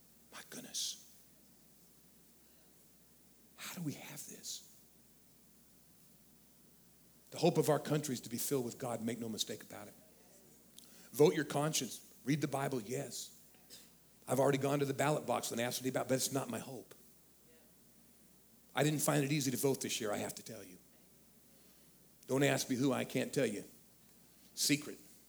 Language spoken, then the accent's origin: English; San Diego, California, United States; I was from San Diego. My co-pastor was from Oakland.